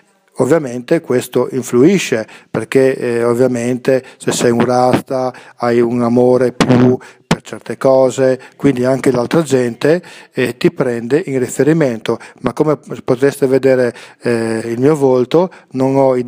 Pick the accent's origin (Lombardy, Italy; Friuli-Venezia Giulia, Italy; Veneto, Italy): Friuli-Venezia Giulia, Italy; vengo dal Friuli.